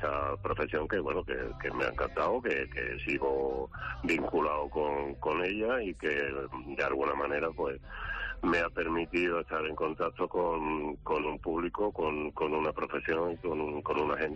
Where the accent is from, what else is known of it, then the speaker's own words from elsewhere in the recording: Huelva, Andalusia, Spain; somos de Huelva, porque nos relacionaban mucho con Jaén